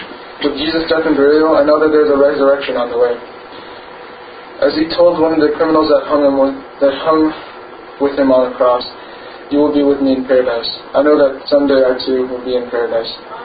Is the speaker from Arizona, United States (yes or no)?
no; Illinois, United States; born there; I was born in Cook County on June 18, 1995. … both came to this country as missionaries to serve God's mission.